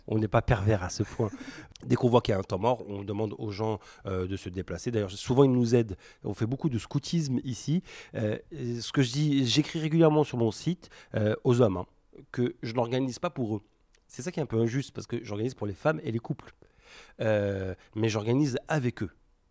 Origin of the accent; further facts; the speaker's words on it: Algeria; je suis algérien d'origine algérienne, moi.